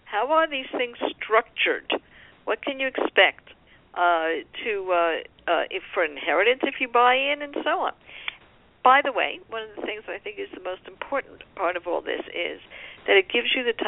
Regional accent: New York City, New York, United States; I will say that as a New Yorker, New York City is a great place to retire

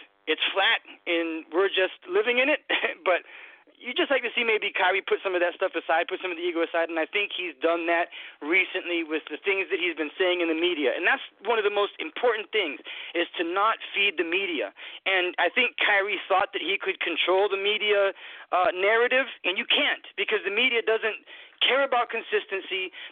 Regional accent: New Bedford, Massachusetts, United States; even though I live in Florida now, I am from New Bedford. I will remind everybody every single show that I'm from New Bedford, Massachusetts, Buzzards Bay, the armpit right there down on the South Coast

